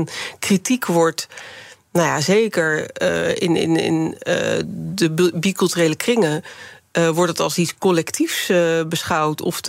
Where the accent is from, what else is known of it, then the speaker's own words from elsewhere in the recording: Rotterdam, South Holland, Netherlands; born there; lokale verkiezingen en landelijke verkiezingen, Rotterdam, waar ik geboren ben, vrij laag ligt